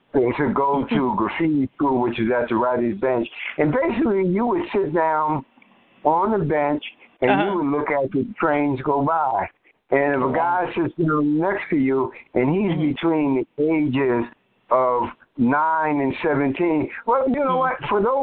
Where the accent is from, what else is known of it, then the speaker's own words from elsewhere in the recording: New York City, New York, United States; And I grew up in the East New York section of Brooklyn way back in the days where they were more abandoned buildings than they were actually residential buildings.